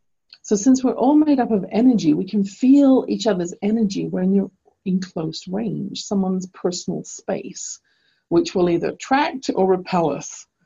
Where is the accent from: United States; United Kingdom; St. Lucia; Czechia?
United Kingdom; England; accent: broad English; now in Canada; from England to Canada, I had to slow down and change my speech pattern significantly in order for my broad English accent to be understood.